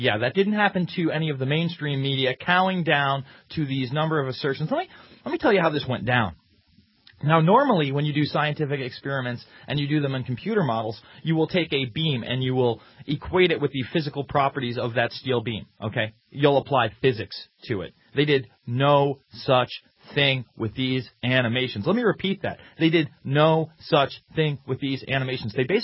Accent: New York, United States; Listen, I'm from New York. I've seen the skyline there.

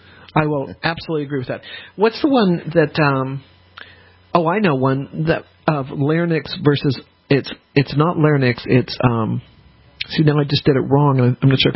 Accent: the South, United States; accent: Southern; My southern accent comes out much more.

